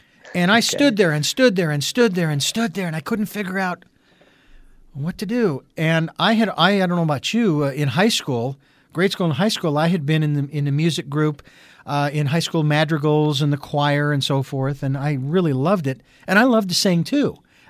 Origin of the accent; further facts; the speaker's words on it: Phoenix, Arizona, United States; I was in Boise, Idaho at the time, born and raised in Phoenix.